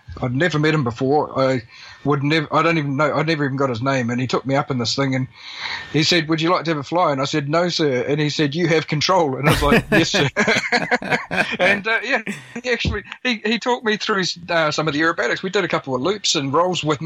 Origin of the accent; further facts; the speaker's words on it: Cambridge, Waikato, New Zealand; Now, I'm from Cambridge.